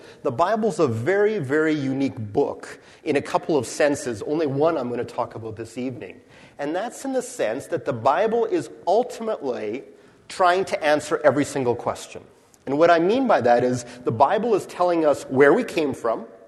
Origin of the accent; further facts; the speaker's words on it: Canada; I grew up in church, and so always involved in the stories. And growing up in Canada, there was always a Canadian tinge to the Christmas story